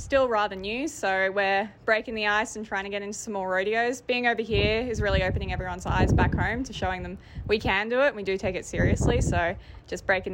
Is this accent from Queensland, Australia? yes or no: yes; Brisbane, Queensland, Australia; I'm from Brisbane, which is in Queensland, Australia.